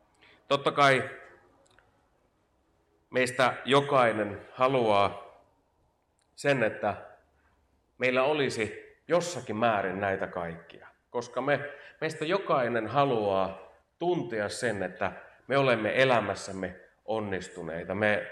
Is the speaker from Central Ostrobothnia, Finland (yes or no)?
yes; Kokkola, Central Ostrobothnia, Finland; Hienoa olla entisessä kotikaupungissani. Vuoden 23 alusta aloitin tuolla Kokkolan baptistiseurakunnassa